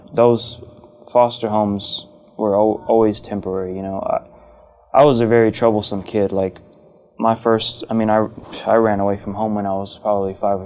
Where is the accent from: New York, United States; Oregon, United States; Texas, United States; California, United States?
Texas, United States; I grew up in CPS. I was born and raised in Texas.